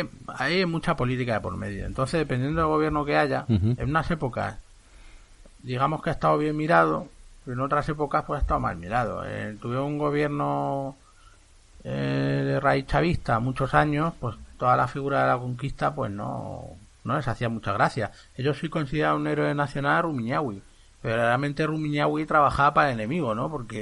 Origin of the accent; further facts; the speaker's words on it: Ciudad Real, Castilla-La Mancha, Spain; Los que somos de Ciudad Real